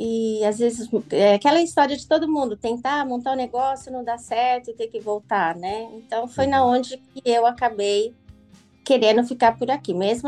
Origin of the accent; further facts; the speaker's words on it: Catanduva, São Paulo, Brazil; now in Japan; Eu vim em 1990. Eu cheguei aqui acho que em 1994.